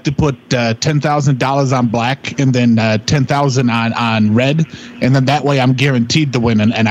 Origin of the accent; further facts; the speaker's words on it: Brooklyn, New York, United States; I'm from Brooklyn, Carol. Bitch. I'm from Brooklyn